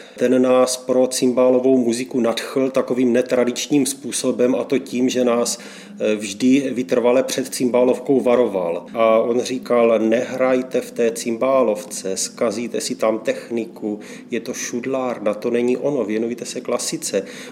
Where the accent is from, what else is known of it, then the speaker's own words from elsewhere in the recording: Blansko, South Moravian Region, Czechia; tak pokud jim řekneme teda, že jsme z Blanska, tak se tomu velice, velice diví.